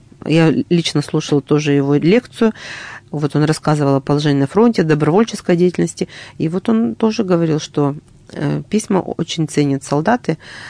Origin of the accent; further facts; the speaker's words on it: Perm Krai, Russia; Я родом из Пермской области. Ну, сейчас это Пермский край называется.